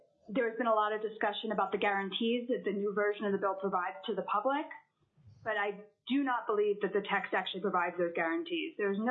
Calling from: Homer, Alaska, United States; I'm calling in from Homer, Alaska

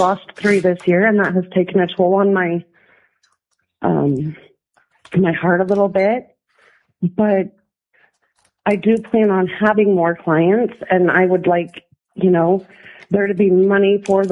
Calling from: Big Lake, Alaska, United States; I'm calling from Big Lake, Alaska today.

